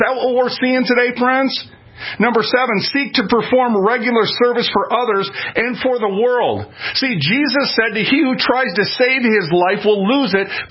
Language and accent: English; Minneapolis, Minnesota, United States; When I was raised up in North Minneapolis, friends, there was blacks, there was Hispanics, there was Hmongs